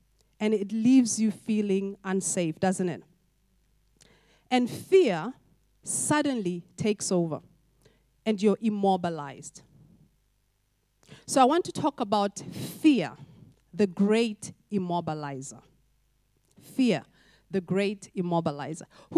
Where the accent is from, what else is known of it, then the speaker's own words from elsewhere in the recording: Botswana; back in my home country in Botswana